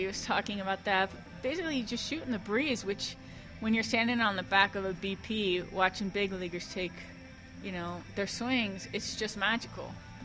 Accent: Cleveland, Ohio, United States; And then I went to the Indians, because I'm from Cleveland

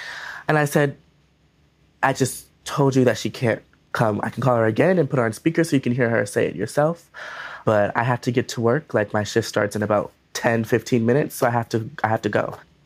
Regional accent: Minneapolis, Minnesota, United States; I am from Minneapolis, Minnesota, and I am 18 years old

